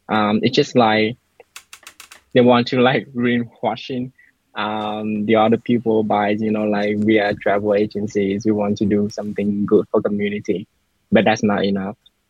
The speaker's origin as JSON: {"language": "English", "region": "Ho Chi Minh City", "country": "Vietnam", "tie": "born or raised there", "said": "I grew up in Ho Chi Minh City, Vietnam, a dynamic city."}